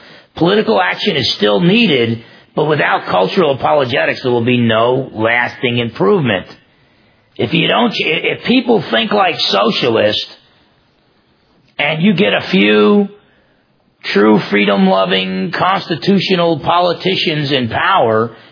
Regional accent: United States; And I'm an American.

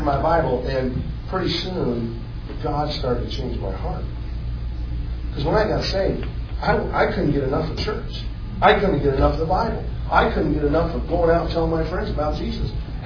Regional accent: Ohio, United States; Man, I grew up in Ohio. Now, there's only one team in football if you live in Ohio.

